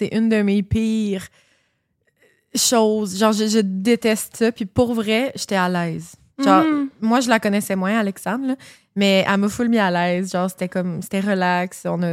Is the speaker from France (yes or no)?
yes; France; Je suis française et j'adore.